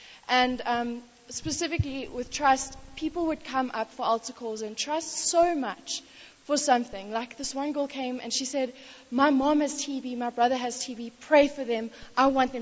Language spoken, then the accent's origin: English; England, United Kingdom; going to the Dikaroa, you know, as an English girl, so you know how everyone says you go to like Lesotho or something and the culture is so different.